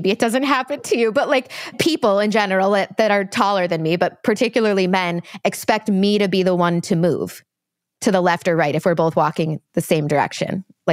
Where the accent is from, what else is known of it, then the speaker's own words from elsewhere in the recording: Midwest, United States; I'm from the Midwest, so I hold doors for everybody.